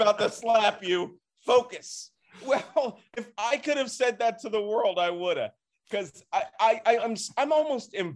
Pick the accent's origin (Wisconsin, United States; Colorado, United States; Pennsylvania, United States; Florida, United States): Pennsylvania, United States; Philadelphia; Look, we're from the same-ish neighborhoods in Philly, right? Overbrook. Mm-hmm. I'm actually from Winfield, which is about a block away from Overbrook.